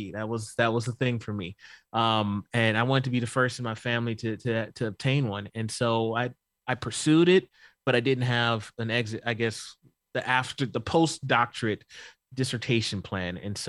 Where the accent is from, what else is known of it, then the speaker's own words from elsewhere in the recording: the South, United States; Like I grew up in the South. Like I'm used to like, it's blatant.